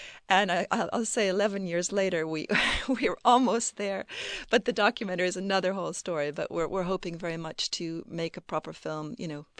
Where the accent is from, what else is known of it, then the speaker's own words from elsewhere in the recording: Iowa, United States; moved away as an adult; also born or lived in London, United Kingdom / Kenya; We lived, I'm from Iowa, I'm American, but I married an Englishman, moved to London, and then my family and I moved to Kenya in 1977, where I became a journalist.